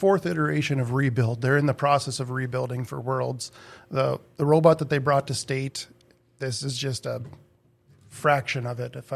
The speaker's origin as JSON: {"language": "English", "town": "East Grand Forks", "region": "Minnesota", "country": "United States", "tie": "born or raised there", "said": "So I'm originally from East Grand Forks, lived here my whole life besides my deployment to Iraq."}